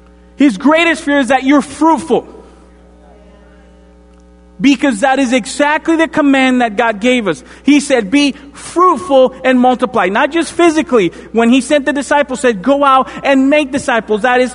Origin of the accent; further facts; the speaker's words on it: Dominican Republic; Like I said, mentioned before, I'm from the Dominican Republic, from the tropics.